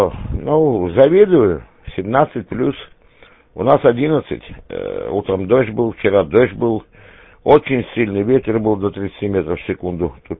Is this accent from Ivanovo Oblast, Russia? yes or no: no; Krasnodar Krai, Russia; Я сам родом с Кубани, вот, так что знаю, какие там подсолнухи росли, вот.